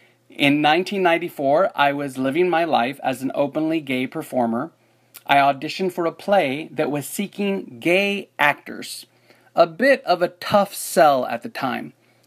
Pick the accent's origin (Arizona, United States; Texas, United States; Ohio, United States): Texas, United States; San Antonio; I was born in San Antonio, Texas, to an Army officer and his wife, and was always surrounded by an abundance of soft tacos, Tejano music, and stereotypical machismo. The city of my youth